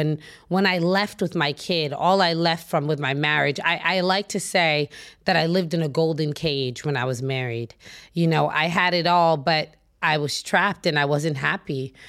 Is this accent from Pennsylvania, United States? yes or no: no; Newton, Massachusetts, United States; I am from a city called Newton, Massachusetts. I'm born and raised in the East Coast of the United States, through and through Bostonian.